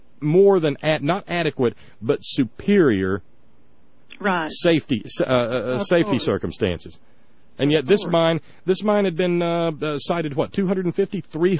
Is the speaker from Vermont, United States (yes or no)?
no; Alabama, United States; Well, we live in West Virginia. All my family's from here, but I grew up in Alabama.